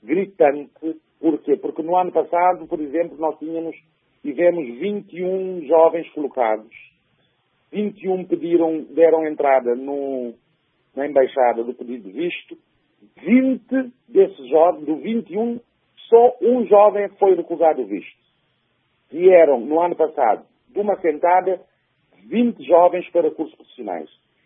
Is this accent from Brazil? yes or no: no; Maio, Cape Verde; somos naturais da Ilha do Maio, Cabo Verde.